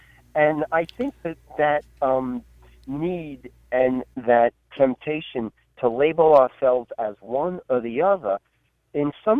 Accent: Holbrook, New York, United States; I'm out in, I'm from Holbrook.

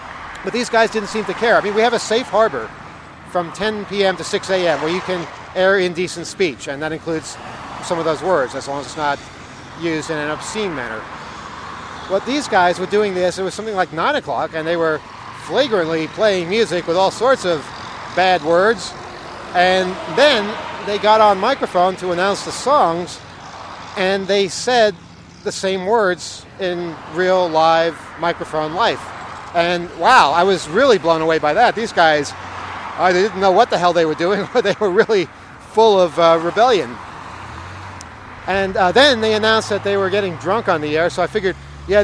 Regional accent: New York City, New York, United States; you know, as a New Yorker, you're kind of wary when people do that.

